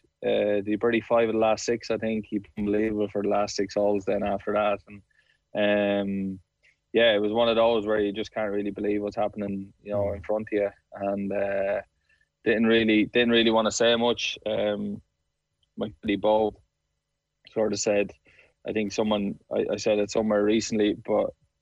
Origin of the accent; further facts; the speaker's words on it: Clara, Leinster, Ireland; it was just growing up in Clara, like we're a football club mainly, not much hurling.